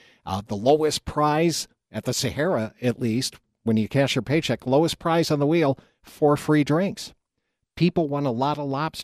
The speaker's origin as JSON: {"language": "English", "town": "Rochester", "region": "New York", "country": "United States", "tie": "born there", "said": "Now, where I was born in Rochester, New York, we had something called the Inner Loop."}